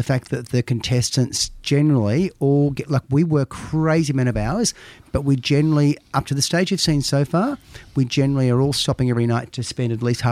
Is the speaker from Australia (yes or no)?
yes; Sydney, New South Wales, Australia; now in Melbourne, Australia; and we're from Sydney. I'd like to take it back to Sydney, but maybe we just keep it here in Melbourne